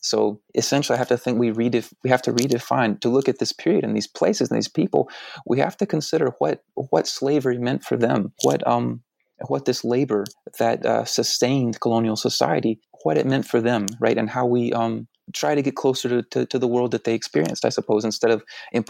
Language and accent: English; Deep South, United States; I'm from the Deep South, right?